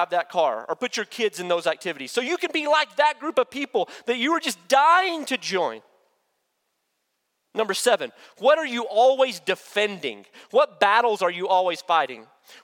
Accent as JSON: {"language": "English", "town": "Olton", "region": "Texas", "country": "United States", "said": "I'm from Olton, Texas, right? So when people ask me where I'm from, I say Panhandle."}